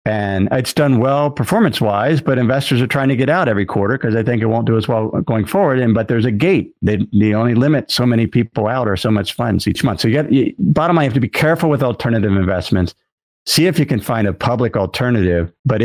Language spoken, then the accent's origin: English; Cincinnati, Ohio, United States; my hometown where I grew up was Cincinnati.